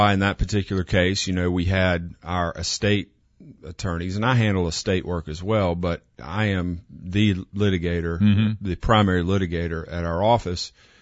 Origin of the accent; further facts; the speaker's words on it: Kinston, North Carolina, United States; I'm from Kinston, grew up there